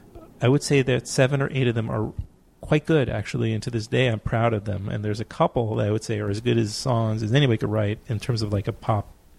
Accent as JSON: {"language": "English", "region": "New York", "country": "United States", "tie": "born or raised there", "said": "Born and bred. Yeah. I was raised in Queens in Forest Hills and lived there until I went to school."}